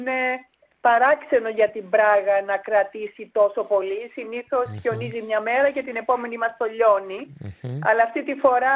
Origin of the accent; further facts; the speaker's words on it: Famagusta, Famagusta District, Cyprus; born there; moved away; ποτέ αλλού εκτός από την πόλη μου που με γέννησε, την Αμόχωστο.